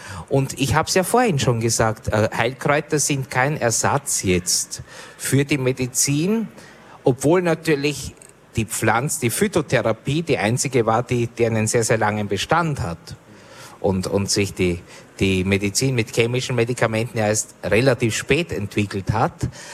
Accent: Austria; Also Wimmerl heißt bei uns in Österreich Pickel.

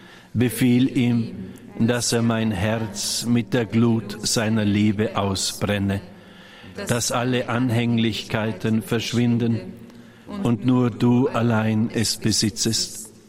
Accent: Balderschwang, Bavaria, Germany; Ich war vor einer Woche noch der Meinung, dass ich in Balderschwang Radioexerzitien halten werde in meiner Heimat.

